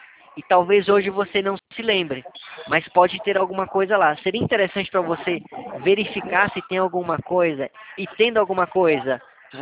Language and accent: Portuguese; Atibaia, São Paulo, Brazil; Eu sou aqui de Atibaia, São Paulo.